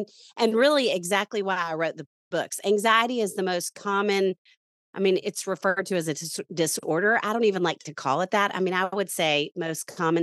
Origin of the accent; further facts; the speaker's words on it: Little Rock, Arkansas, United States; moved away as an adult; now in Nashville, United States; And I'm from Little Rock, Arkansas originally, and I moved to Nashville to go to grad school at Vanderbilt